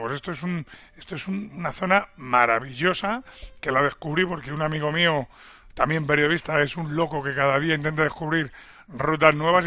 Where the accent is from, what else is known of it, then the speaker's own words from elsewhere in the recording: Cabra, Andalusia, Spain; yo trato de inocularle eso por mi pueblo, ¿eh? Yo quiero que sean muy de cabra. Yo sé que tenéis una Semana Santa preciosa, maravillosa, pero yo soy de la Semana Santa de mi pueblo.